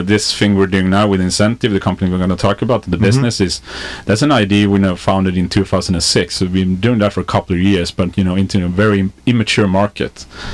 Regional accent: Sweden; English is a second language; I'm from Sweden, so that's, you know, excuse for the accent at least.

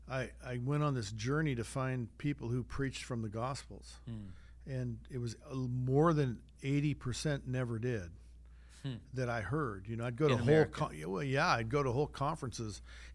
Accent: Sacramento, California, United States; now in Oroville, United States; I moved into Oroville. I was from Sacramento, where the schools already were hell.

